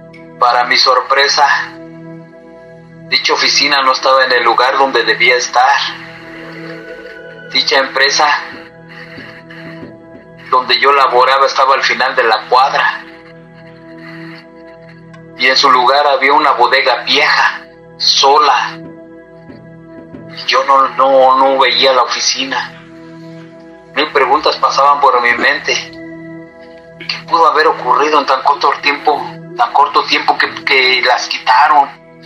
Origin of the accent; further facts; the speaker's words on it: Mexico City, Mexico; Ambos somos originarios de la Ciudad de México